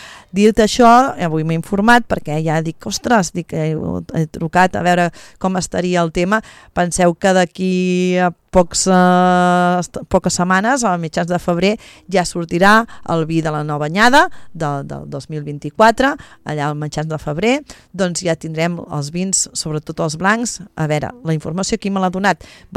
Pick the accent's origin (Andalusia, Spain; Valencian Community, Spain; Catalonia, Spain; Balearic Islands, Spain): Catalonia, Spain; Manresa; jo soc de Manresa